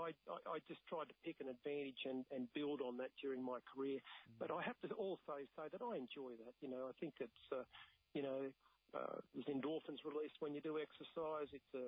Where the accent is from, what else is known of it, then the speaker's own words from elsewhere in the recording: Dunedoo, New South Wales, Australia; I came from Dunedoo at 79 kilos